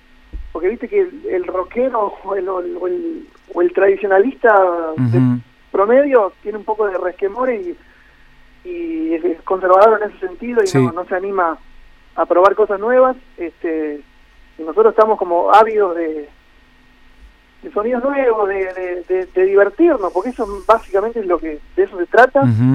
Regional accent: Córdoba, Argentina; now in Buenos Aires, Argentina; yo soy de Córdoba.

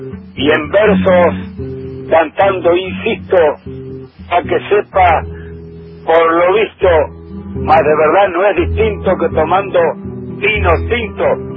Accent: Uruguay; now in Argentina; Yo conozco todo el país, yo soy uruguayo.

